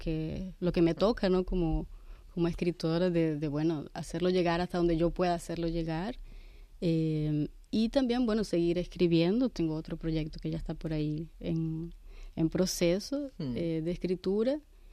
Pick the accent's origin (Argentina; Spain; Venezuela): Venezuela; moved away as an adult; also born or lived in Cuba; yo me fui de Venezuela en un momento que todavía las cosas no estaban así.